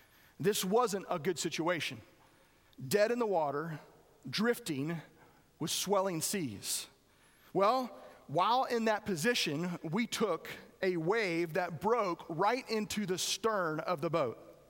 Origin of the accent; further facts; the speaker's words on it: Merritt Island, Florida, United States; Now, being from Florida, I grew up around boats. I grew up on Merritt Island.